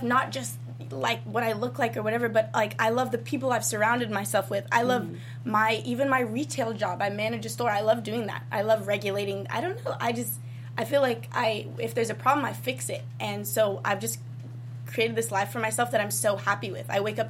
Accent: Bali, Indonesia; growing up in Bali with my dad, I, like, was a little island princess.

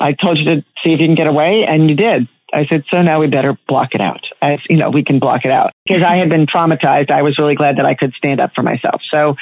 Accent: Long Island, New York, United States; When I grew up on Long Island, there wasn't a Long Island accent.

